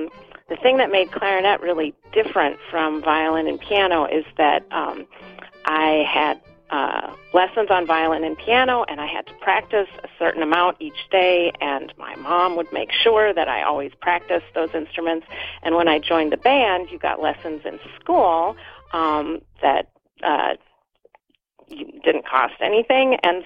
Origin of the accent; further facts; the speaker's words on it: Vermillion, South Dakota, United States; now in Toledo, United States; I grew up in Vermilion, South Dakota.